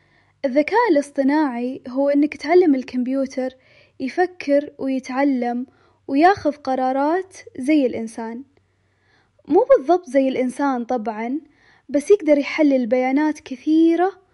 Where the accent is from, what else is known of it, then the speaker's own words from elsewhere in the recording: Saudi Arabia; وش علاقته فينا كسعوديين؟